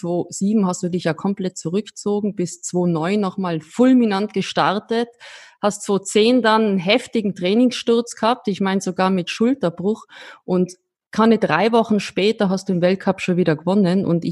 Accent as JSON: {"language": "German", "country": "Austria", "said": "ich bin als vor allem als Österreicherin wahnsinnig stolz"}